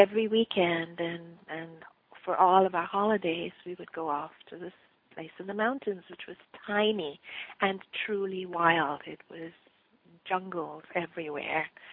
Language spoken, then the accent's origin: English; India; I was born and raised in India. Mm-hmm. And grew up there kind of in the 50s and early 60s.